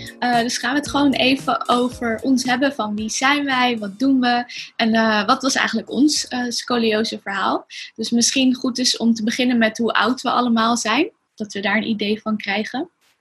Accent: Leiden, South Holland, Netherlands; moved away as an adult; now in Amsterdam, Netherlands; Nou, ik kom oorspronkelijk uit Leiden. Daar ben ik opgegroeid. Maar in Amsterdam woon ik inmiddels en eigenlijk al sinds mijn 18e, dus dat is al heel erg lang.

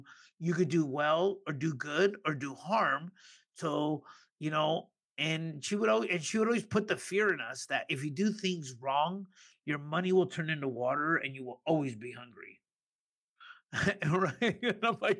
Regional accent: Mexico; now in Piru, United States; We're a immigrant family. We came from Mexico in 1972.

